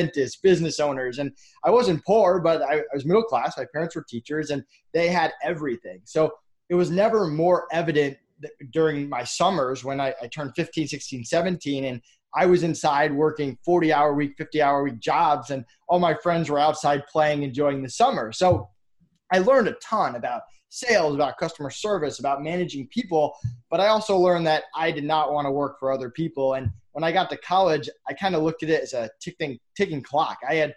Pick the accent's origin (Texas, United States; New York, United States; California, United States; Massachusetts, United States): Massachusetts, United States; Yeah, so I grew up in Massachusetts. My parents were both teachers